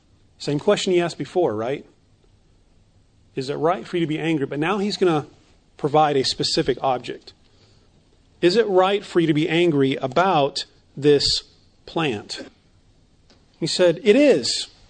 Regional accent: Phoenix, Arizona, United States; I grew up in Phoenix, and if you're standing in the sun in 115 degrees and the wind blows, it doesn't feel good.

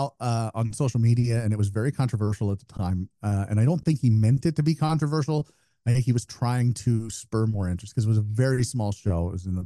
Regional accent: Midwest, United States; As I'm from the Midwest, these folks do not visit here often, so I go to them.

